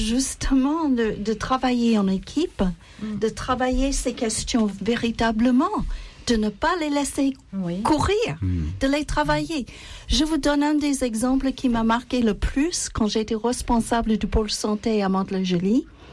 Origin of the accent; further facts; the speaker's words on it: United States; French is a second language; d'origine américaine, vous avez entendu mon accent, donc vous savez.